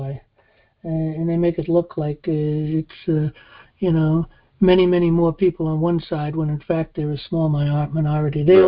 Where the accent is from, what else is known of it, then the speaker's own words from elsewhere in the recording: New York City, New York, United States; And I grew up in New York City, you know.